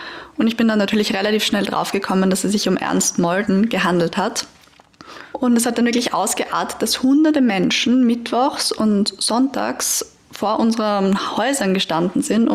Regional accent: Vienna, Austria; als Wienerin

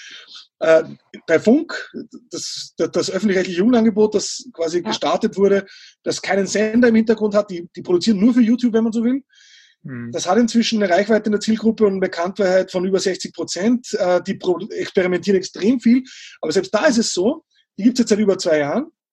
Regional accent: Austria; Als Österreicher bin ich natürlich sofort dabei, das als typisch deutsch zu klassifizieren.

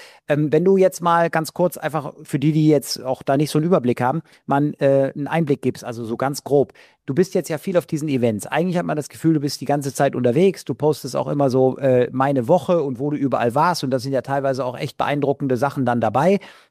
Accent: Leverkusen, North Rhine-Westphalia, Germany; und ich komme ja aus Leverkusen, dann mit dem Auto die paar Kilometer nach Köln

